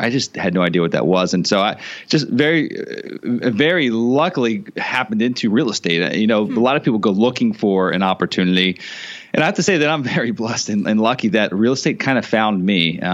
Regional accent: Harrisburg, Pennsylvania, United States; now in Clearwater, United States; Well, I live in Clearwater, Florida today, and originally born and raised in Harrisburg, Pennsylvania. Mm-hmm. Spent, I guess, half my life up there, and the last 16 years or so

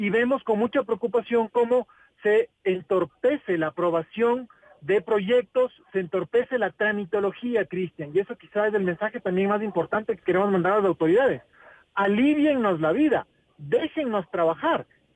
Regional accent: Quito, Pichincha, Ecuador; Y eso nosotros como quiteños no podemos permitir.

